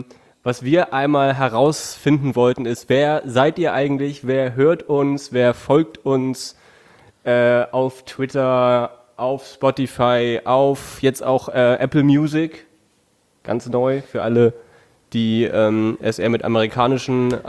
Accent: Germany; Ich komme aus Deutschland, natürlich.

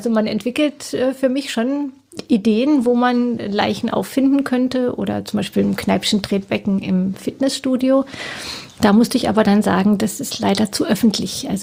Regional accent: Baden-Württemberg, Germany; Natürlich auch Schwarzwald, wo ich herkomme.

